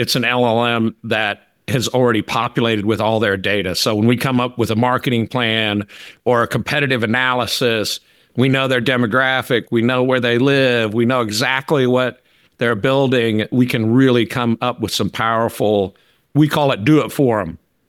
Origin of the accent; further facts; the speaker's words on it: Nebraska, United States; And I can remember myself, I grew up in Nebraska shoveling snow.